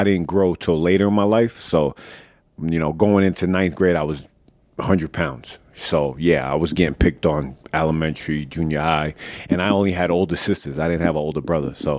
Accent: Oceanside, New York, United States; also born or lived in Freeport; and then we moved to Freeport. I grew up in Oceanside when I was young.

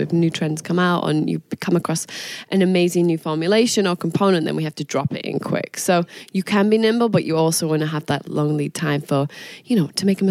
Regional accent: Manchester, North West England, United Kingdom; moved away as an adult; also born or lived in London; now in United States; Manchester in England. Okay. I moved to London when I was 19.

